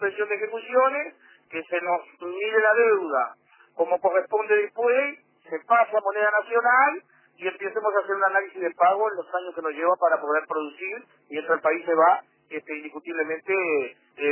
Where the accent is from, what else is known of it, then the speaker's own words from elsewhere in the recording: Uruguay; como somos los uruguayos